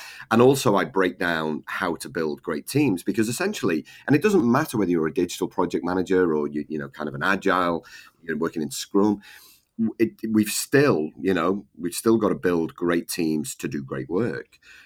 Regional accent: United Kingdom; I'm being from Britain

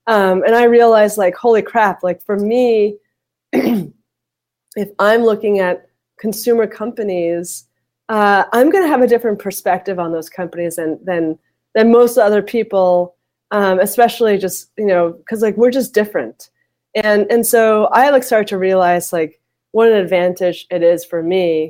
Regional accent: New York, United States; now in San Francisco, United States; I love living in San Francisco. I'm a New Yorker, but, like, I just adore San Francisco

